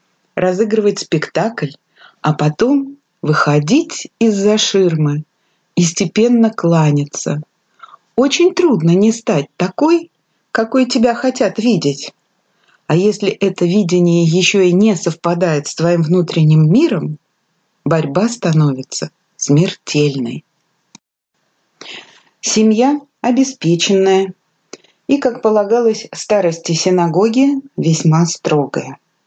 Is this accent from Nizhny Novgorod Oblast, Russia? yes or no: no; Taganrog, Rostov Oblast, Russia; born there; Но родила не в Москве, а в Таганроге. Замечательный город. К тому же быть землячкой Чехова почетно.